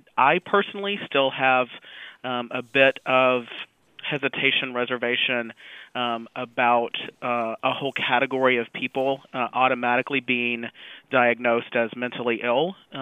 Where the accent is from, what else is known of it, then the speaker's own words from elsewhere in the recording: Alabama, United States; So I grew up in Alabama, which is not necessarily always known for being super progressive on issues of sexuality and gender.